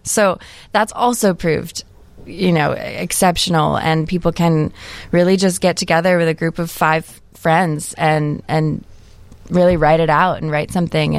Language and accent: English; Michigan, United States; I'm from Michigan, so I love being on the water and also being in a big city